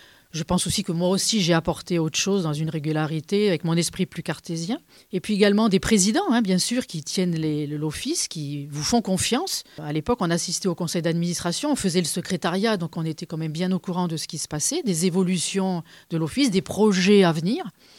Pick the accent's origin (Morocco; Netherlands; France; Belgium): France; Provence-Alpes-Côte d'Azur; Je suis des Alpes de Haute-Provence.